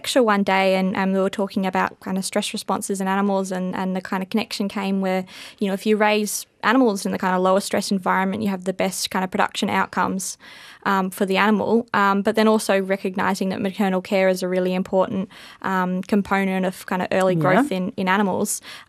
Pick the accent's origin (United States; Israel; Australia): Australia; Victoria; growing up on the Mornington Peninsula and being exposed to, I guess, a kind of farming environment.